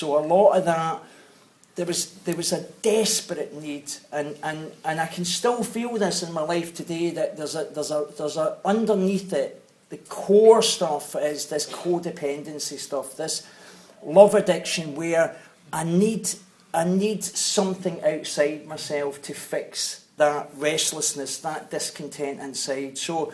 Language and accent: English; Glasgow, Scotland, United Kingdom; so I grew up in Glasgow and my family